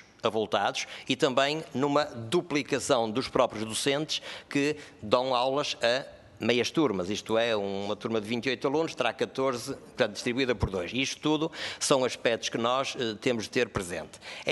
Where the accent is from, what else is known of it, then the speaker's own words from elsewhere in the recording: Portugal; todos nós somos portugueses e preocupados com a nação